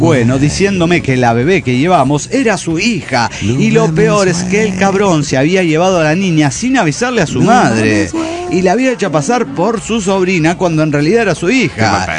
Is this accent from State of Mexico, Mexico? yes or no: no; Mexico City, Mexico